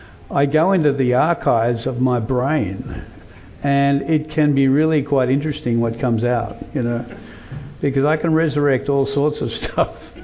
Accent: Sydney, New South Wales, Australia; now in Perth, Australia; So I grew up next to the beach. I come originally from Bondi. I grew up in the eastern suburbs of Sydney, and I spent most of my life at the beach.

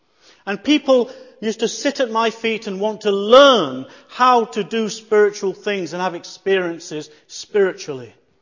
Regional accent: Leicester, East Midlands, United Kingdom; as I grew up in Leicester, I went to school and learned maths and English and history and geography and biology, etc., and grew up in that environment academically. And in the home, it was a devout religious Hindu household

